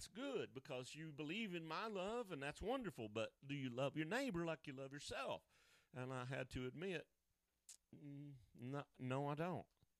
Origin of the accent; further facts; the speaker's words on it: Oklahoma, United States; But I got some duct tape with me, and I'm from Oklahoma.